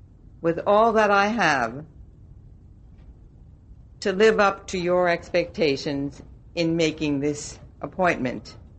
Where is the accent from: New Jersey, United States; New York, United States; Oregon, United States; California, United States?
New York, United States; I was born and brought up in New York, the state Senator Moynihan represents